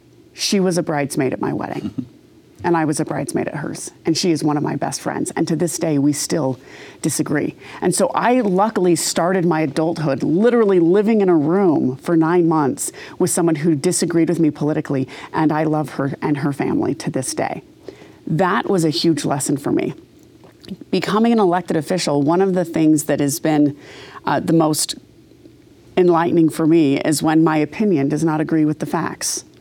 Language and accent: English; Provo, Utah, United States; I came from Provo. I could hear when a touchdown happened before we saw it on TV at Lavelle Edwards Stadium, okay? And I grew up in a very, very conservative family.